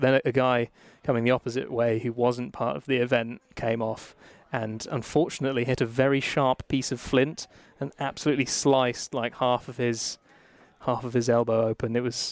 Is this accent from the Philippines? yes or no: no; England, United Kingdom; maybe it's because I'm English